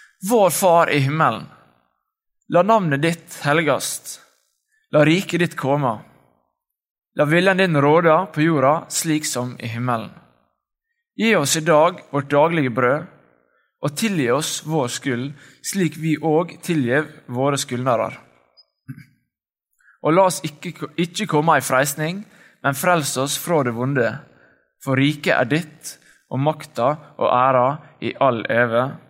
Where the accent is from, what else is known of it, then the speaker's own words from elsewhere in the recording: Godøya, Møre og Romsdal, Norway; now in Oslo, Norway; Jeg kommer fra Godøya. … Jeg har gått på Vestborg, og nå studerer jeg på Fjellag i Oslo, teologi.